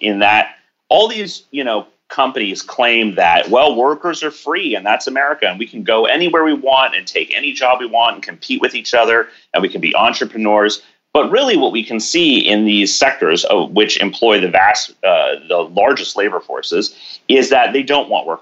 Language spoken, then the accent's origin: English; Oakland, California, United States; this is what actually was going to happen in my hometown of Oakland